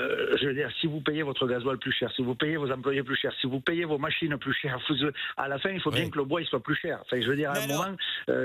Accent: Occitanie, France; chez nous, dans le Tarn, on commence à mettre du pin maritime

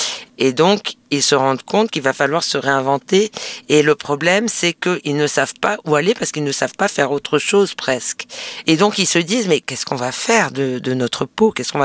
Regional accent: Nice, Provence-Alpes-Côte d'Azur, France; now in Paris, France; Moi, je ne suis pas une Parisienne de naissance. Hein, je suis une Niçoise.

